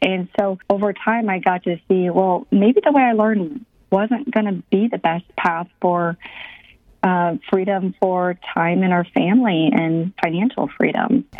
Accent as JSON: {"language": "English", "region": "Midwest", "country": "United States", "tie": "born or raised there", "said": "I grew up in the Midwest with definitely traditional Midwest family values"}